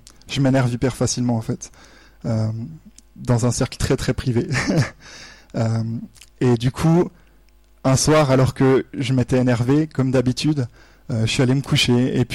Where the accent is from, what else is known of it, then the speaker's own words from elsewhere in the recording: Switzerland; et j'ai fait tous mes petits calculs en tant que bon Suisse.